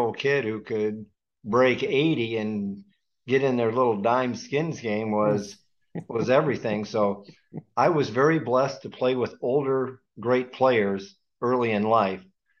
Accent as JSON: {"language": "English", "town": "Jackson", "region": "Michigan", "country": "United States", "tie": "born or raised there", "said": "in my hometown of Jackson, Michigan, we had two tour players, Dave and Mike Hill, who I just idolized."}